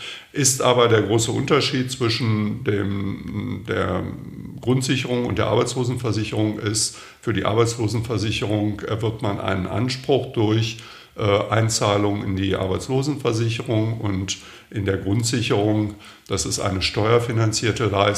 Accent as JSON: {"language": "German", "region": "Lower Saxony", "country": "Germany", "said": "Ich stamme ursprünglich aus Niedersachsen"}